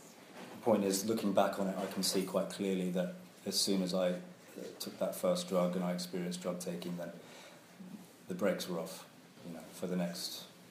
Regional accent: New Zealand; born there; I come from an interesting, sort of culturally interesting family. And it's a mixed-race family. I was born in New Zealand and my brother and sister were Maori.

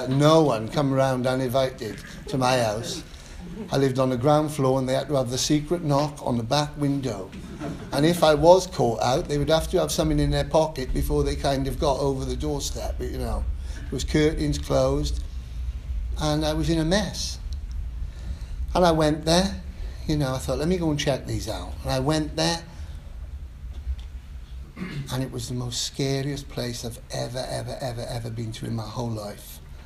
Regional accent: London, United Kingdom; They were like, where are you from, man? Puerto Rican guy, where are you from? London.

